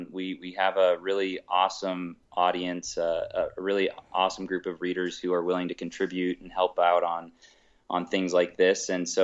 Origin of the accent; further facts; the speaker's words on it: the West, United States; We, you know, lived on the East Coast for a while. I'm from the West.